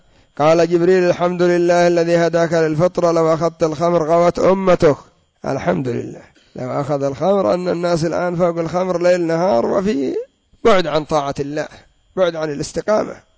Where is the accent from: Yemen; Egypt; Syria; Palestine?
Yemen; وكان عندنا في اليمن مصنع لكن دمره الله